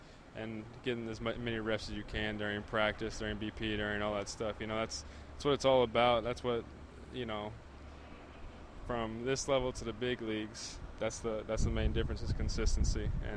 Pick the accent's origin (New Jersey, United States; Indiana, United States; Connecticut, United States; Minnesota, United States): Indiana, United States; that was my dream, you know, growing up in Indiana, playing basketball for the Hoosiers.